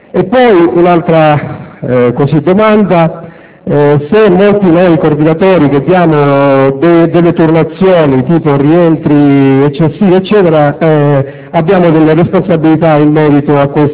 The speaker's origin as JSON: {"language": "Italian", "region": "South Italy", "country": "Italy", "said": "vengo dal Profondo Sud"}